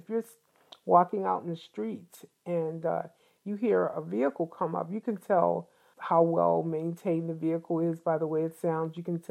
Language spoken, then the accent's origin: English; Baltimore, Maryland, United States; Of course, I grew up in Baltimore, a place that many people who are from Baltimore know as Sandtown, western side of Baltimore.